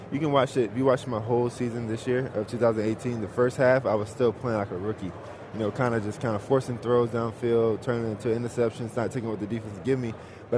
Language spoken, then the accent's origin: English; Georgia, United States; a limited edition that they're doing for Super Bowl in the home, my home state, Georgia.